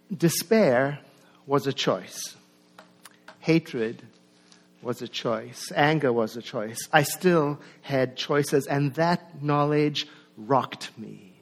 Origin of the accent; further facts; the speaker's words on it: South Africa; born there; I was born in South Africa in 1961.